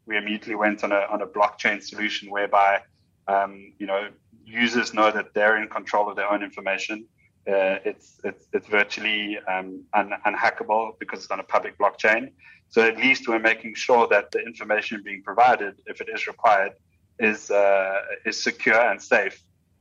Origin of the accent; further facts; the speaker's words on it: South Africa; I'm from Southern Africa, where in South Africa specifically